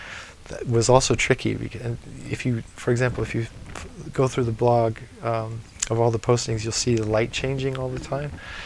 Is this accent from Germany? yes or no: yes; Germany; No, I remember those from growing up in Germany too.